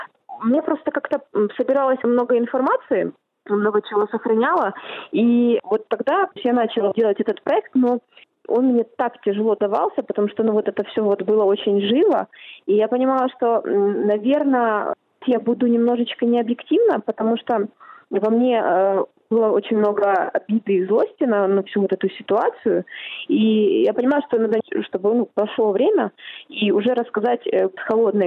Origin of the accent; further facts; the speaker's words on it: Crimea, Ukraine; По отцу это вообще крымские греки, которые жили больше 2000 лет. Я такой коренной крымчанин с такой большой-большой семьей.